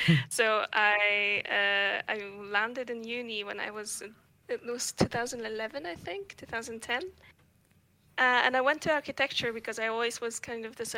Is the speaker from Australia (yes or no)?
no; Poland; English is a second language; obviously I'm from Poland